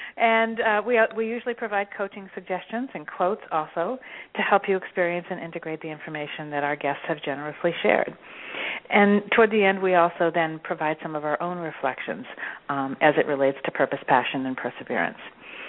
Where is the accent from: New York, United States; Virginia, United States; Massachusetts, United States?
Massachusetts, United States; Rockport; am a life, leadership, true purpose, and dream coach, and I'm from Rockport, Massachusetts.